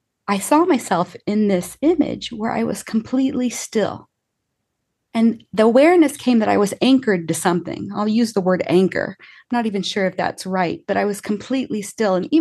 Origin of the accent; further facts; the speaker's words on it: Indiana, United States; also born or lived in Chicago; And I grew up in the Midwest, but I grew up like born in Chicago, raised in Indiana